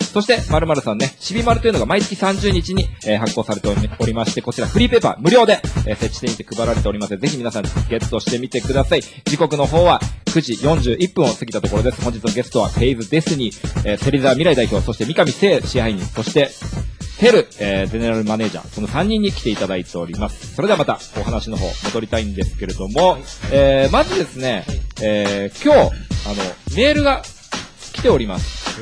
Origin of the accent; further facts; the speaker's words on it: Saitama, Japan; born there; 僕も、全然埼玉生まれで、